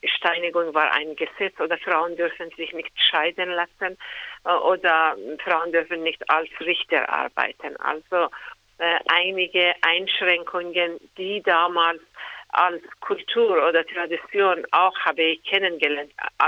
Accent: Iran; German is a second language; Ich komme aus dem Iran und es gab vorher eine andere Regierung, dann eine Revolution

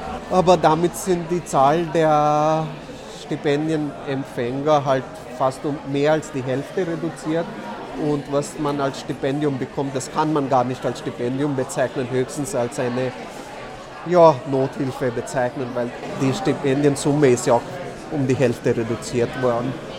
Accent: India; German is a second language; now in Austria; Ich komme ja aus Indien und da kann ich sagen, die Frauenbewegung ist sehr stark.

